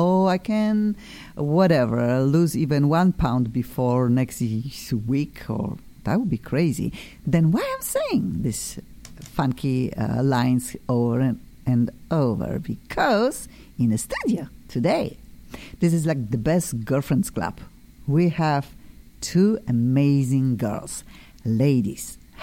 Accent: Poland; now in California, United States; I'm from Poland, and I cannot wait to be back into my country.

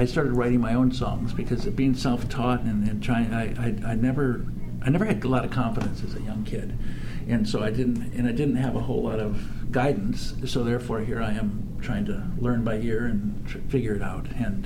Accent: Bloomington, Minnesota, United States; I'm originally from Bloomington, Minnesota, which is a suburb of Minneapolis.

